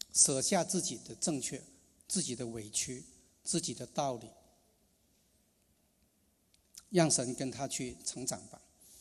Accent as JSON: {"language": "Chinese", "country": "Hong Kong", "said": "因为我是香港的背景，他是国内的背景"}